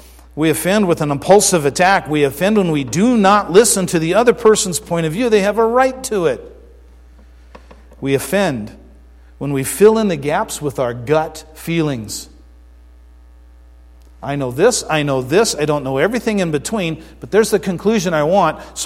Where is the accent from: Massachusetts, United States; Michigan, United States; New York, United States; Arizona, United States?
Arizona, United States; Hey, I'm from Arizona. I've watched a flash flood.